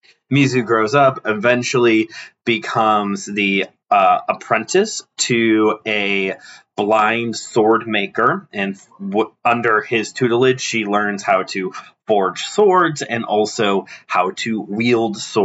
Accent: United States; as an American

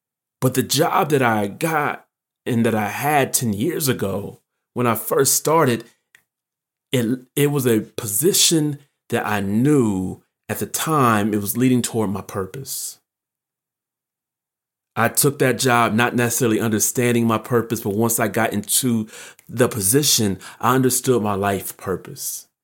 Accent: Ohio, United States; growing up in Ohio, where I grew up

